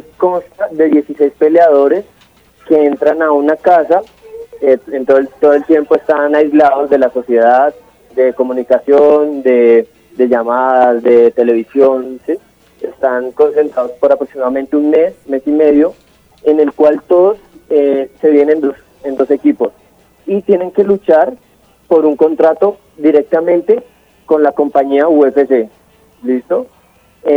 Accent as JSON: {"language": "Spanish", "region": "Bogotá", "country": "Colombia", "said": "vivo en la localidad de Suba, soy bogotano. Tengo 26 años"}